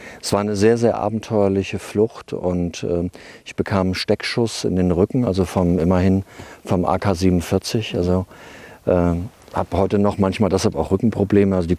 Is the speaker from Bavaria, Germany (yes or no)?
no; Luisenthal, Thuringia, Germany; also born or lived in Gotha / Oberhof; ich bin praktisch im Wald groß geworden. Also das war einerseits der Hainich, der heute Nationalpark ist, also in Thüringen, dieser uralte Buchenwald.